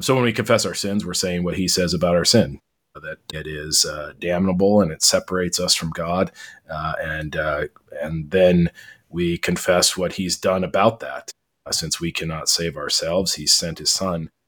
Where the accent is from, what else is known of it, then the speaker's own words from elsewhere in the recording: Washington, United States; I'm from Central Washington, or I've been in Central Washington prior to this, and there are lots of wildfires